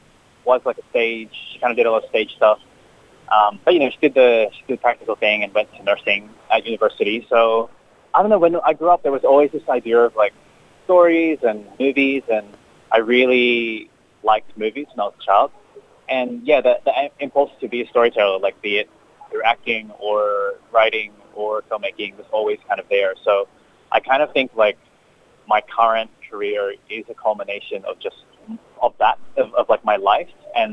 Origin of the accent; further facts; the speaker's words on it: Australia; So, you know, like I'm Filipino, I'm a male, I'm Australian, I'm part of the queer community as well.